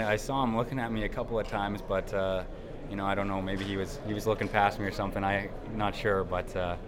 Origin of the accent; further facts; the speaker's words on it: Canada; I grew up watching hockey in Canada